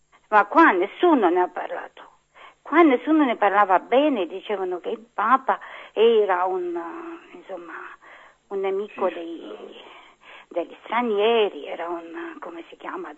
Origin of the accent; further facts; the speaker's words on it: Romania; Italian is a second language; now in Italy; io sono romena.